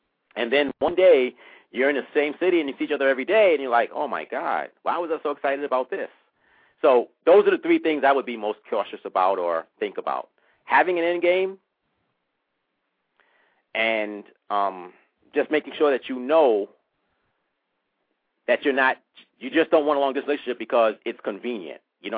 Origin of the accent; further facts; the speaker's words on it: New York City, New York, United States; I'm from New York City, so I knew that one.